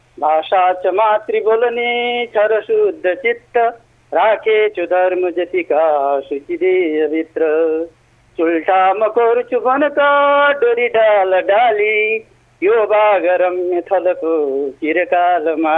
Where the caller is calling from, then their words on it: Lumbini Province, Nepal; म पनि बर्दियाबाट